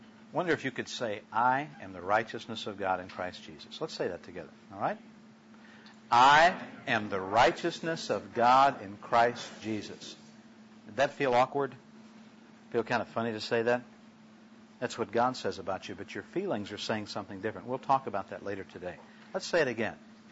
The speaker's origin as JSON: {"language": "English", "town": "Chicago", "region": "Illinois", "country": "United States", "tie": "born or raised there", "said": "You know, I grew up in the Chicago area with Al Capone and all that kind of thing, and about one block from the Chicago city limits."}